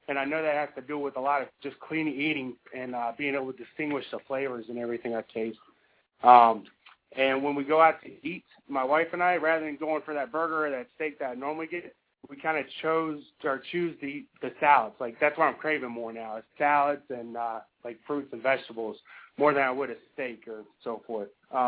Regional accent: Virginia, United States; I'm from Virginia. I'm a chef.

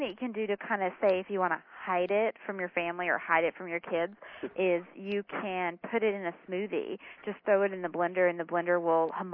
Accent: Texas, United States; I'm from Texas, but it's really good.

